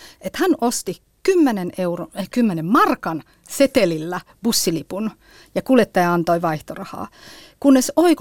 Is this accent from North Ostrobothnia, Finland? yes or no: yes; Nivala, North Ostrobothnia, Finland; moved away; Mä yritin kuvata sitä tilannetta, että kun mä tulin vuonna 1997 Nivalasta teatterikouluun, miltä se tuntuu olla täysin ulkopuolinen, olla niin kuin ei pääkaupunkiseudulta kotoisin, ei akateemisesta perheestä